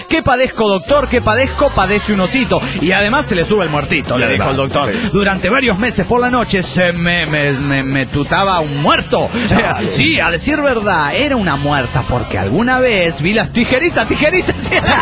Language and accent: Spanish; Monterrey, Nuevo León, Mexico; now in Austin, United States; tengo 8 años viviendo en Austin, Texas. Llegué aquí de Monterrey, Nuevo León, México.